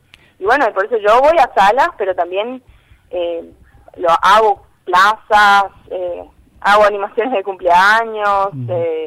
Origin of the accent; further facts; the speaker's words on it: Jardín América, Misiones, Argentina; Yo soy de Jardín América